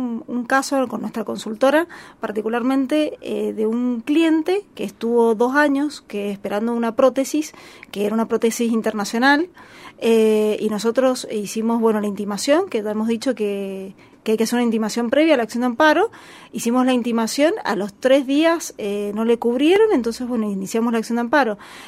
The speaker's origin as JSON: {"language": "Spanish", "country": "Argentina", "said": "todas las prestaciones que tenemos el derecho como ciudadanos argentinos"}